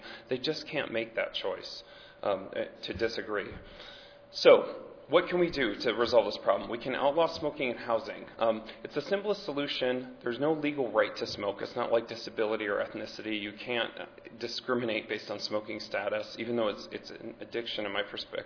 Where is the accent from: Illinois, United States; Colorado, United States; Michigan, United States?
Michigan, United States; I'm from Michigan myself, born and raised